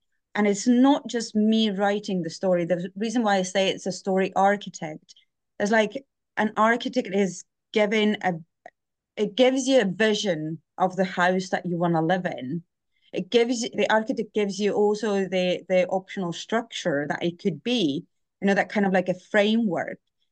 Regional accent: Estonia; English is a second language; now in Scotland, United Kingdom; I'm originally from Estonia. I live in Scotland now for over 4 years

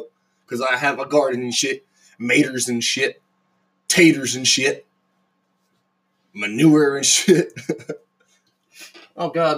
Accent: Kansas, United States; I'm from Kansas. There's fucking nothing going on

